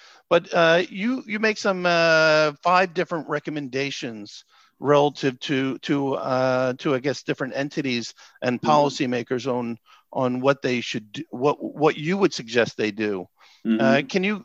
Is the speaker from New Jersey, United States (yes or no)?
yes; New Jersey, United States; I'm from New Jersey. I always say I could go to New York for care, local Central Jersey for care, and Philadelphia for care, right?